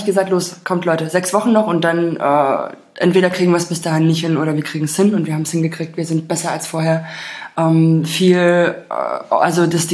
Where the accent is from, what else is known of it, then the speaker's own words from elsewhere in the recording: Germany; Ich bin in der DDR mit FKK groß geworden